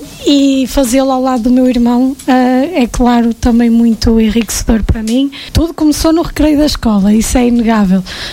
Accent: Nogueira da Regedoura, Aveiro, Portugal; Eu venho de Nogueira da Restoura

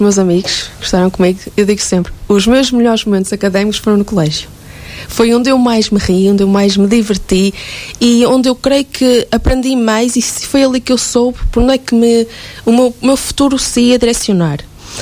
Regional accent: Grijó, Norte, Portugal; Sou de Grijó, estudei em Lamas em Artes

